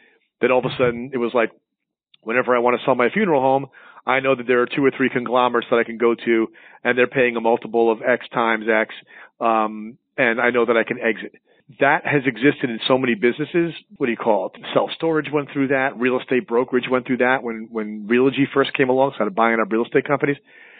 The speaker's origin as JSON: {"language": "English", "region": "New York", "country": "United States", "lives_now": "Charlotte, United States", "said": "in Charlotte where I live now. I used to be a New Yorker. I am a New Yorker. Once you are, always, right?"}